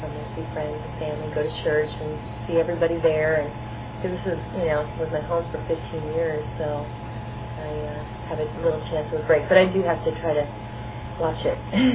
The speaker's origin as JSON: {"language": "English", "town": "Rockford", "region": "Illinois", "country": "United States", "tie": "born or raised there", "said": "Oh, yeah. That's my"}